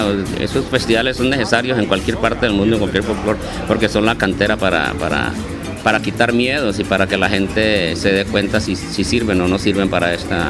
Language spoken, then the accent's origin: Spanish; Llanos, Colombia; Yo he andado por todo el mundo, he visitado 37 países y sigo siendo llanero.